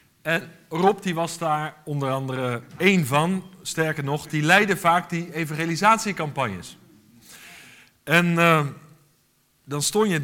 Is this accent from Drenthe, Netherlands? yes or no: no; 's-Gravenzande, South Holland, Netherlands; Ik ben geboren en getogen in Schravenzande, dus ik ben een Westlander.